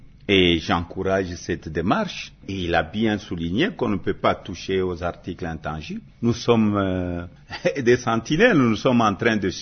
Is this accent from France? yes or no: no; DR Congo; born there; J'ai mon passeport congolais, je suis né au Congo.